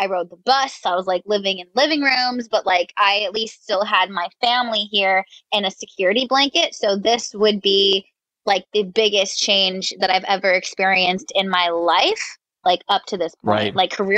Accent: Stockton, California, United States; now in San Diego, United States; So I'm from Stockton, California. Stockton is like 45 minutes away from Sacramento, literally like the smallest town ever. Like, it's just very, very tiny. And then I moved to San Diego. I've been there for about like 9 years.

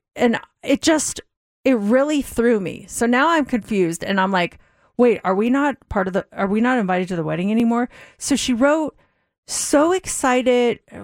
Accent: Colorado, United States; this is someone that I grew up with in Colorado.

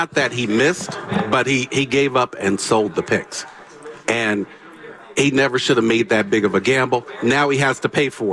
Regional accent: Hercules, California, United States; Hercules.

